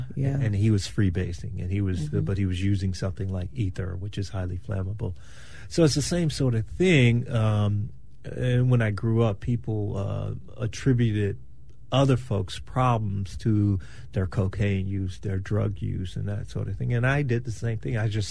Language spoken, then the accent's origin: English; Miami, Florida, United States; And I grew up in Miami, and Miami was the cocaine capital at some point.